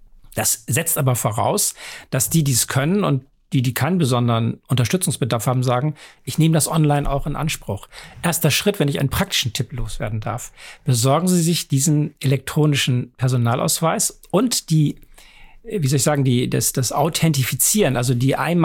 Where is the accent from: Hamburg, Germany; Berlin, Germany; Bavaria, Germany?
Hamburg, Germany; also born or lived in Bremen; Ich bin zwar in Bremen geboren, aber ja nach einigen Jahren dann weggezogen. Ich fühle mich durch und durch als Hamburger.